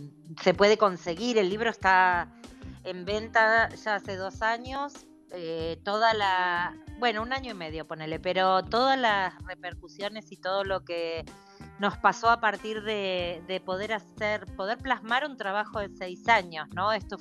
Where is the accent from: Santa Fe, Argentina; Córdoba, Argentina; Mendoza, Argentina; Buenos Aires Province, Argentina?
Buenos Aires Province, Argentina; Quilmes; las cuatro somos de Quilmes